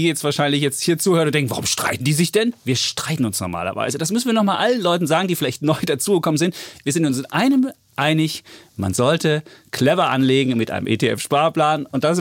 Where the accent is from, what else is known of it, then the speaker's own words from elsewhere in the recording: East Germany, Germany; Da bin ich ein Ossi.